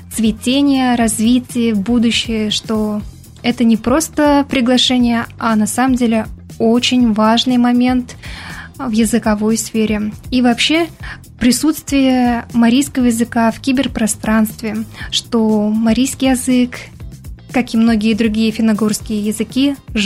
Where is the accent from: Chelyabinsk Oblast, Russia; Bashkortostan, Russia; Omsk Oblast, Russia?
Bashkortostan, Russia; Я сама родом из Республики Башкортостан. Я отношусь к восточным марийцам.